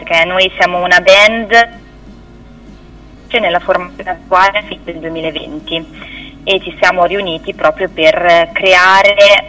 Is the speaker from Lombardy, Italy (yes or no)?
yes; Varese, Lombardy, Italy; Noi siamo di Varese, tra Varese e Como